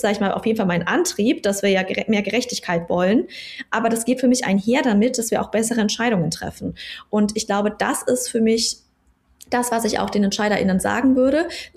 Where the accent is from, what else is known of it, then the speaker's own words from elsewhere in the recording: Bavaria, Germany; ich bin ja aus Bayern, ich lebe in Bayern